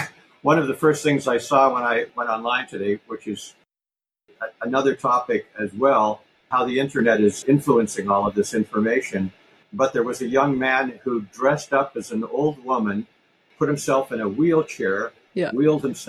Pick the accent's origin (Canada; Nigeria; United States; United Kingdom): Canada; I'm a Canadian